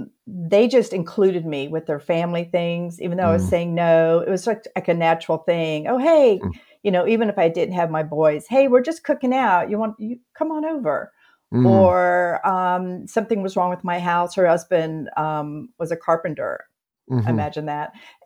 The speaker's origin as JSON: {"language": "English", "region": "the South", "country": "United States", "tie": "born or raised there", "said": "growing up in the South and seeing how church people behaved around me, I was convinced that I wasn't going to like you, church people."}